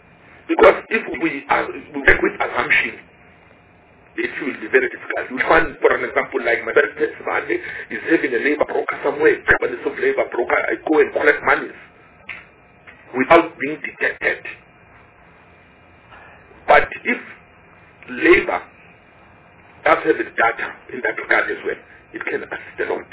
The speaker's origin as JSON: {"language": "English", "region": "Mpumalanga", "country": "South Africa", "said": "I'm from Mpumalanga province."}